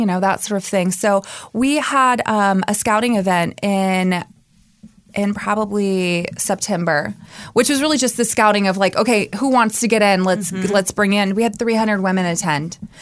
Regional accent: Raleigh, North Carolina, United States; I'm from Raleigh

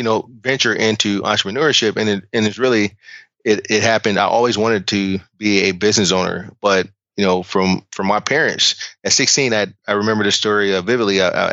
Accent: Oakland, California, United States; Growing up in the Bay Area, I always had influence of, I grew up in Oakland, but I went to school in San Francisco.

